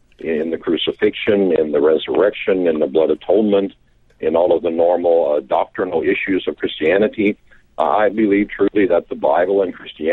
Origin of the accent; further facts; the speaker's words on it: United States; As an American, then, of course, I believe in the rights of every religion.